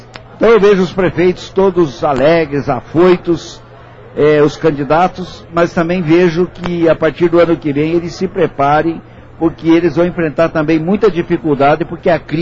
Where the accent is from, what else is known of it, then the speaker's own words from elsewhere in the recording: Brazil; Eu torço como brasileiro que eles acertem o mais rápido possível.